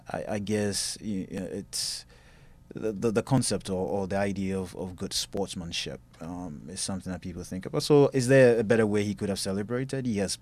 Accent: Ghana; in each of the Olympics I participated in, I represented my home country, Ghana.

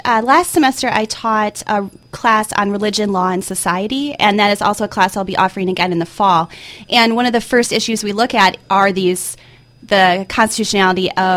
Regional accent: Michigan, United States; also born or lived in Colorado / California; Well, my background is I grew up in Michigan, and I have my master's degree from the University of Colorado, and then I got my PhD at the University of California, Santa Barbara, so I've been slowly moving southwest, and now I'm in the south

